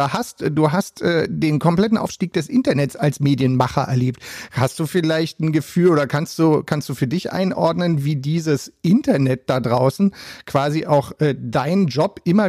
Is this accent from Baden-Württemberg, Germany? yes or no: no; Berlin, Germany; ich bin waschechter Berliner und damit auch mit dir im Ohr groß geworden oder zumindest ja erwachsen geworden.